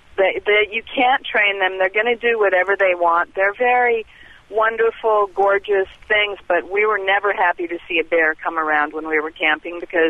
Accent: Montana, United States; moved away as an adult; now in Virginia, United States; Yeah, I've had some amazing experiences with bears, and I grew up in Montana, and they're relatively well-known and common, you know, anywhere around there.

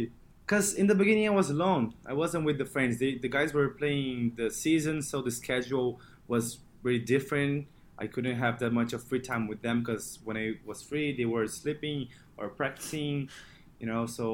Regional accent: Brazil; English is a second language; now in United States; I came from Brazil, really not as much as USA, but not even close to pro.

